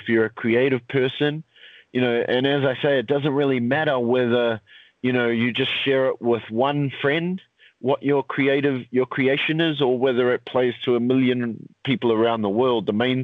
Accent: Christchurch, Canterbury, New Zealand; Yeah, I grew up in Christchurch, and I was a little bit of a black sheep in our family, I think.

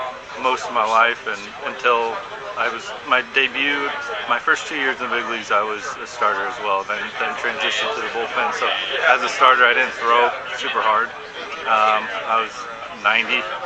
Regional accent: Illinois, United States; I'm from Southern Illinois. Just enjoying my time here.

